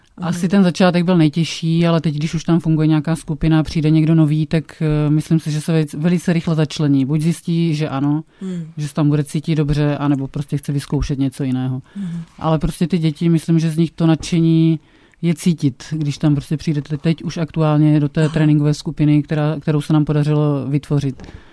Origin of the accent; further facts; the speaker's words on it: Břeclav, South Moravian Region, Czechia; je to partnerský klub v Břeclavi, odkud pocházím.